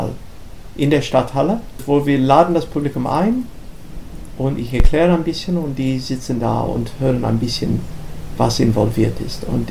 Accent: Australia; first language English; German is a second language; Es war eine Lieblingsgeschichte von mir als Kind in Australien. Ich kannte es nur auf Englisch.

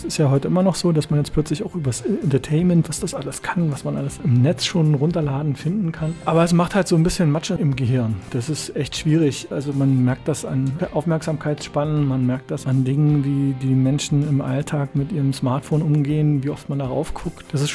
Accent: Brandenburg an der Havel, Brandenburg, Germany; Ich bin tatsächlich über soziokulturelle Theatergruppen in meiner Heimatstadt Brandenburg Anfang der 90er zum Theater gekommen.

